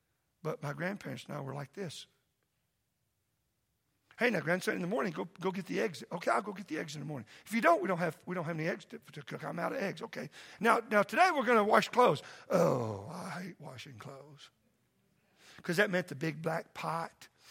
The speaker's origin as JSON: {"language": "English", "region": "Oklahoma", "country": "United States", "tie": "born or raised there", "said": "I grew up in Oklahoma, and I love this because at my house, we only had Friday night meals together."}